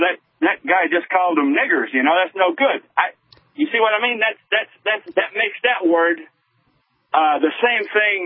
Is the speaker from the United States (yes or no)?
yes; the South, United States; even though I'm from the South and I knew it existed.